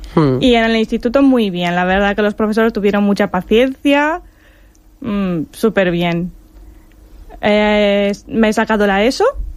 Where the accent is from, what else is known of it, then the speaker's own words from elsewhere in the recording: Brașov, Brașov County, Romania; Spanish is a second language; also born or lived in Asturias; now in Spain; Soy de Rumanía, de Brașov, Transilvania.